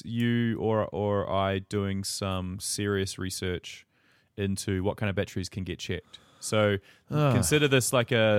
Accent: New Zealand; And I was like, "Well, not really. I'm from New Zealand."

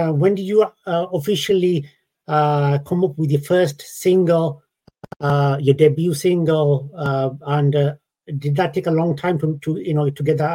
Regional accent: United Kingdom; born there; I mean, I'm born in the UK, and but because I obviously I speak another language, some people think I'm not from the UK sometimes.

